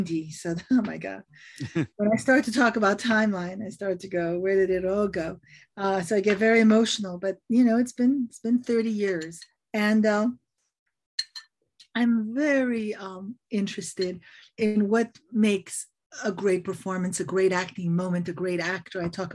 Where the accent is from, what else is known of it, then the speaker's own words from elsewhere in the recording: Paris, Île-de-France, France; Oh, well, you know, I grew up in Paris in France, and I was always reading lots of books